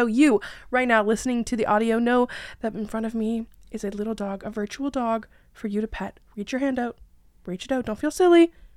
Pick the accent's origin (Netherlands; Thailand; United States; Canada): Canada; Ontario; I am Canadian, about an hour away from Toronto.